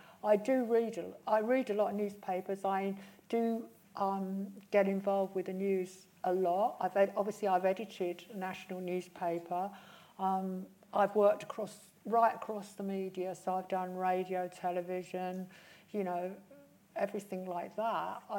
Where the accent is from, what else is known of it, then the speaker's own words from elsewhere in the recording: London, United Kingdom; my connections to London are very, very strong because I grew up in West London, you know, inner London.